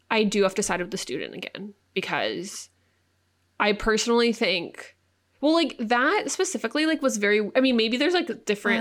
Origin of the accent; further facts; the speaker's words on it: California, United States; Thank God we grew up in California.